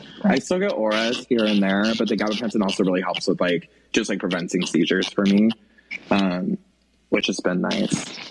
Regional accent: Arizona, United States; But so I'm from Arizona. I grew up in like a religious household.

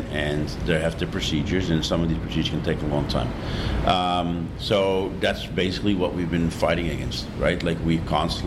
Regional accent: Amsterdam, North Holland, Netherlands; English is a second language; because I'm European, I'm from Amsterdam

